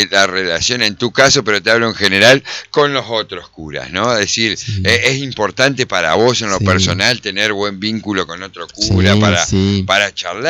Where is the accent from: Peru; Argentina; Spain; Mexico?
Argentina; nosotros los argentinos